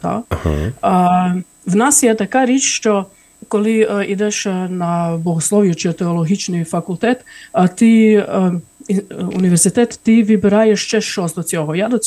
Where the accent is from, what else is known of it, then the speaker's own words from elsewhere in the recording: Croatia; я з Хорватії